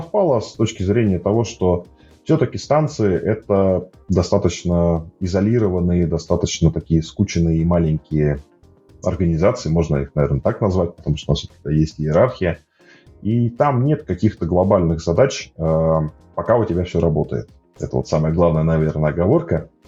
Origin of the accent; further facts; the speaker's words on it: Novosibirsk, Novosibirsk Oblast, Russia; Ну, я сам из Новосибирска летал в Питер